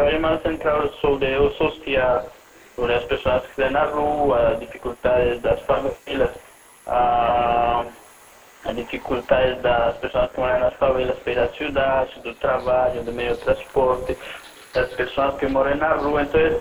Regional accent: Colombia; Portuguese is a second language; also born or lived in Switzerland; eu nasci na Colômbia e nasci mais nas montanhas. E depois de ir para a cidade nos anos 90, 95, aí comecei a fazer um pouco de teatro.

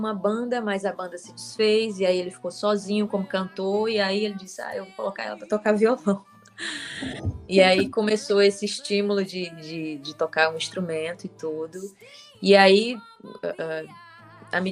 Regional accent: Limoeiro do Norte, Ceará, Brazil; Isso, nasci e cresci no Ceará, numa cidade chamada Limoeiro do Norte.

